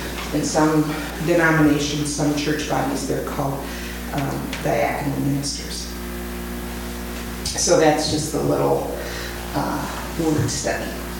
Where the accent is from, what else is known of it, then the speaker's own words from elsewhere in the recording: Valparaiso, Indiana, United States; I am from Valparaiso, Indiana.